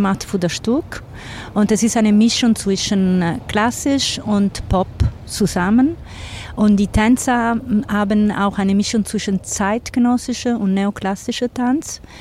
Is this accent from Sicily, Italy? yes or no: yes; Sicily, Italy; German is a second language; Ich komme aus Sizilien